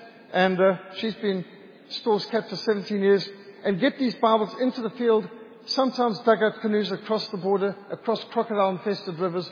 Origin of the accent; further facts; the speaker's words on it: Bulawayo, Zimbabwe; I was brought up in Bulawayo, Matabeleland, but it was not Zimbabwe then. That was Rhodesia. It's Zimbabwe now.